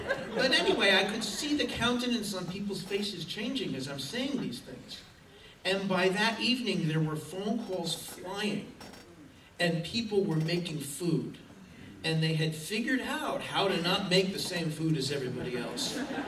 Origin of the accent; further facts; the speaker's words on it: New Jersey, United States; but I'm from Jersey, so I don't care.